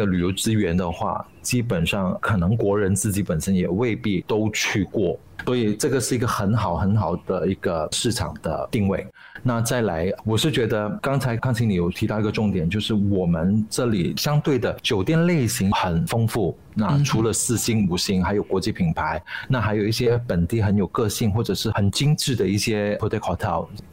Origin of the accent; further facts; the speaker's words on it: Malaysia; 这个答案很直接的，就是因为我是马来西亚人啊。